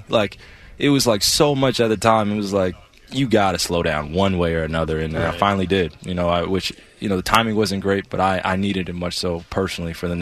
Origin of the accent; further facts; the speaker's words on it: New Jersey, United States; Yeah, I'm from New Jersey